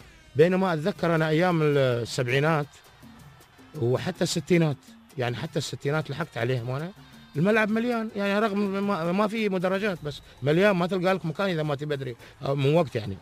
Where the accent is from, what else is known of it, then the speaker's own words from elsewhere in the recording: United Arab Emirates; لكن لا زال موجود أغلب الأندية هني عندنا في الإمارات، كنا سواء كنا من دبي لين الفجيرة